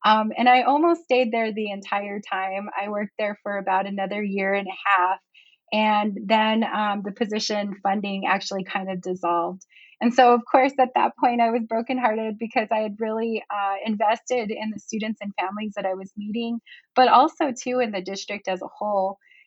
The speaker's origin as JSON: {"language": "English", "town": "Phoenix", "region": "Arizona", "country": "United States", "lives_now": "Tucson, United States", "said": "And originally, I am from Phoenix, Arizona. I actually came here from Phoenix for the U of A when I started going to school as an undergraduate."}